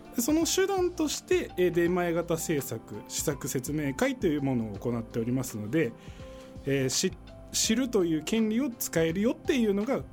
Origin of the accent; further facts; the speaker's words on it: Kuriyama, Hokkaido, Japan; moved away as an adult; also born or lived in Sapporo; 札幌では仕事は6年半ぐらいやってたんですけど、大学生の頃からちょっと札幌に住んでたんで、栗山町はもう10年ぐらい離れてましたね。